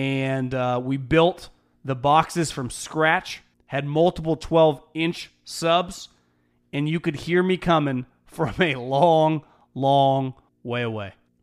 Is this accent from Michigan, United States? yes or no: no; California, United States; I'm born and raised in California. I can sniff and smell out a fraud from a mile away. Lived around them my entire life.